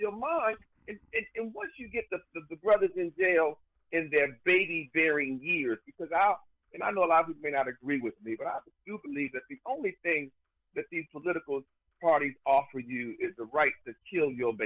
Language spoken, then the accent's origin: English; Baltimore, Maryland, United States; I'm in Baltimore, Maryland. I grew up in Baltimore.